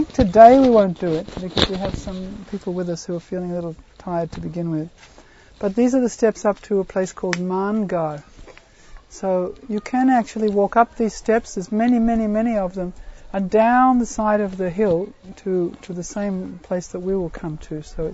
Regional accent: Australia; From Australia, Vrindavan. We're coming from Vrindavan.

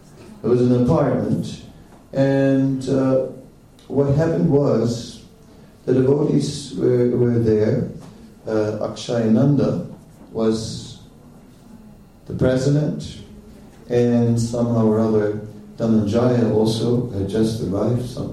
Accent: Amsterdam, North Holland, Netherlands; English is a second language; Of course, in Amsterdam, right, which is sort of my hometown, I wasn't there in the temple when Prabhupada came.

